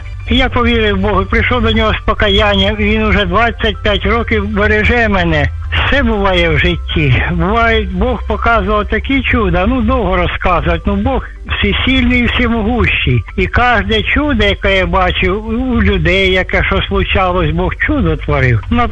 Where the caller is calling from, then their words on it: Zaporizhzhia Oblast, Ukraine; я з-під Запоріжжя. Ну, прифронтова зона наша.